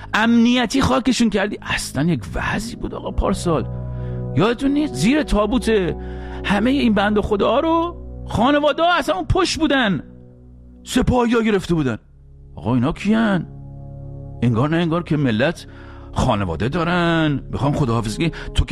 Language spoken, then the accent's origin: Persian; Iran; واقعا ما چه گناهی کردیم ایرانی شدیم تو اون کشور دنیا آمدیم؟